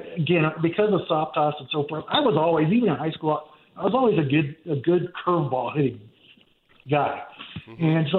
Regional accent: California, United States; We're both from the Bay Area, and I couldn't stand New York.

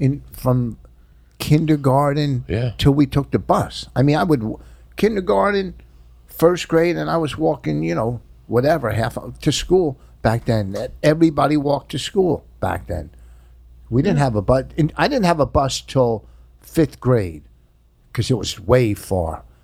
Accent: East Coast, United States; You could tell I was from the East Coast because I'm sitting on the beach with fucking jeans and a fucking T-shirt.

